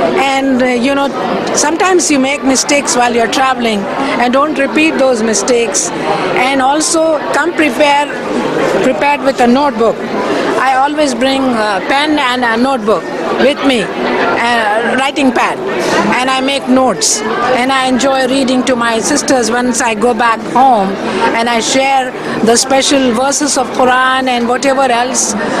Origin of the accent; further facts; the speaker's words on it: Houston, Texas, United States; I'm from Houston, Texas.